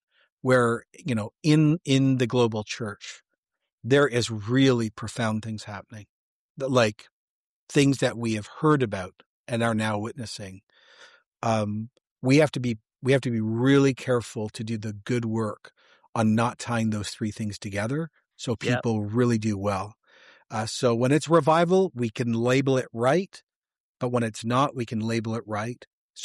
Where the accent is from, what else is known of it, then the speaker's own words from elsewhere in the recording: Canada; No, I am not, sir. I am a Canadian.